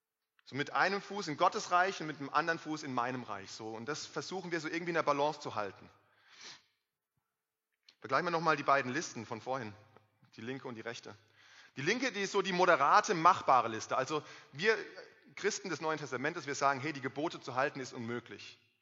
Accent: Germany; Das können wir als Deutsche ganz gut nachvollziehen. Sicherheit ist uns wichtig.

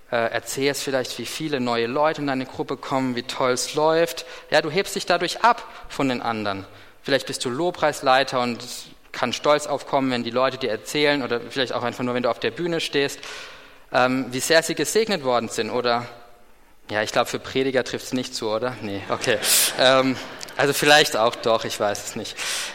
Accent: Germany; vielleicht wir als Deutsche noch ein bisschen extremer als so manch anderer

